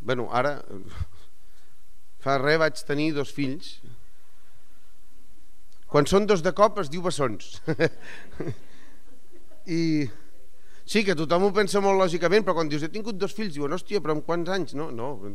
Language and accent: Catalan; Barcelona, Catalonia, Spain; Jo sóc del Clot i el Perla aquest és un tio que va tenir una vida molt estranya.